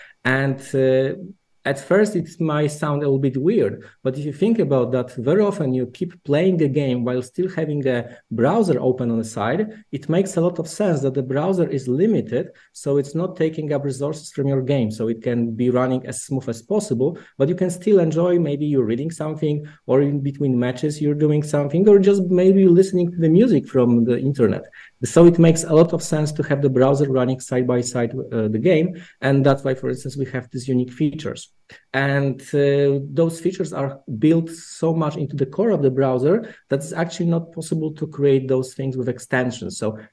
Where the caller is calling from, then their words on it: Wrocław, Lower Silesian Voivodeship, Poland; I'm calling directly from Wrocław in Poland.